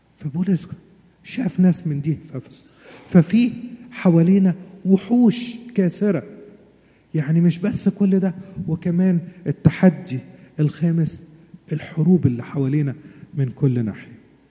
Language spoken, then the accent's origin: Arabic; Asyut, Asyut Governorate, Egypt; حد فيكم هنا من الصعيد؟ أنا من الصعيد. في فترة الخمسين، لما بتقوم رياح الخمسين بتبقى جاية من الجبال، بالذات عندنا في أسيوط علشان حوالين أسيوط في جبال